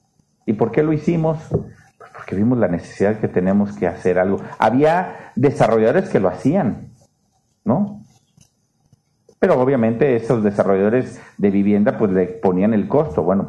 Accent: Guanajuato, Mexico; yo soy de Guanajuato, nosotros podíamos extraer agua a 70 metros

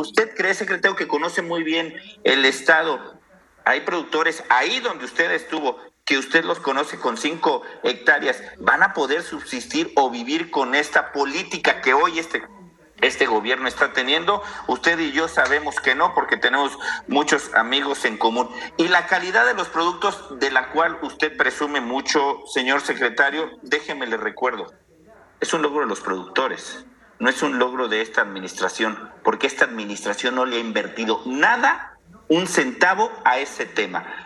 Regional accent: Pénjamo, Guanajuato, Mexico; yo soy de un municipio, Pénjamo, Guanajuato, que muy cerca de donde usted vivió, en Irapuato.

